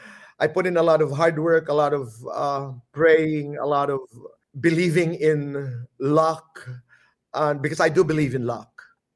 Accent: Eastern Visayas, Philippines; first language Waray; Waray because I come from Samar and we speak Waray.

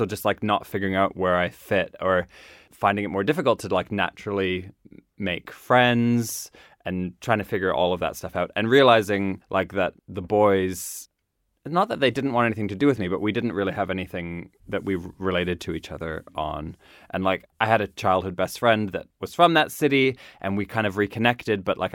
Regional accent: Nova Scotia, Canada; So I grew up in Nova Scotia, which is like a fishing, rural area. It's, if you picture like northern Scotland, you're kind of imagining the right kind of place. There are lots of backwards mentalities there, especially when it comes to things like race and gender. And I was in a very small town.

